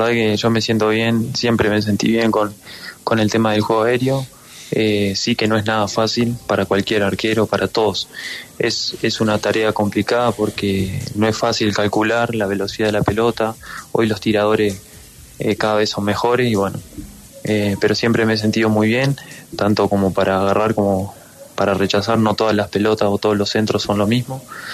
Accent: Uruguay; moved away as an adult; Yo vengo de Uruguay

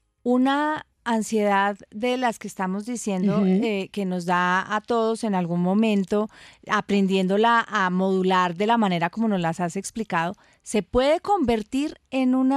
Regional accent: Medellín, Antioquia, Colombia; como dicen en mi tierra, en Medellín.

